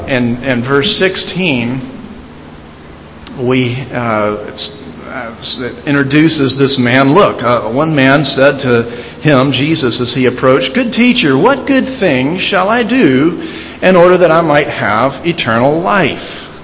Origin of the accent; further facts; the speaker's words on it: Alabama, United States; As I was growing up in Alabama, I had a lot of friends that were Auburn University fans